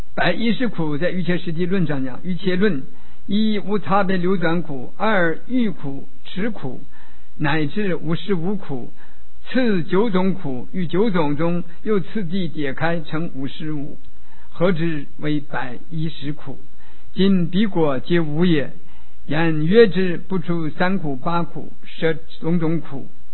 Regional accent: China; 我们中国人呢，中方的人就喜欢扼要，掌握要领就好了

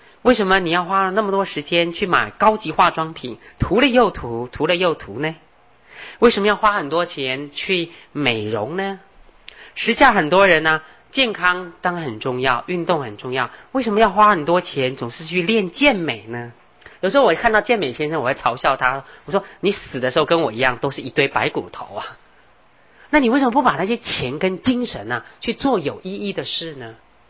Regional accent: Taiwan; 可是我发现哦，我们台湾人不太喜欢，觉得穿人家的旧衣服好丢脸。

